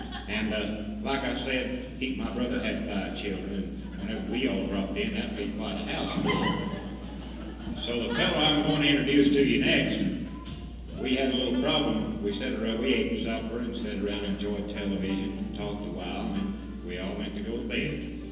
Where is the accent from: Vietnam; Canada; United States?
United States; Yuma, Virginia; on our way back, we stopped in Yuma, Virginia, in my hometown.